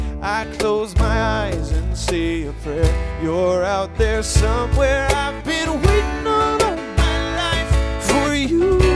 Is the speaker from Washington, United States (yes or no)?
yes; Spokane, Washington, United States; I'm from Spokane, Washington, originally.